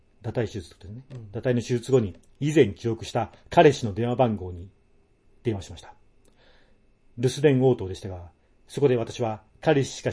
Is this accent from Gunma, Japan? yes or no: yes; Maebashi, Gunma, Japan; 小生の地元群馬県は前橋市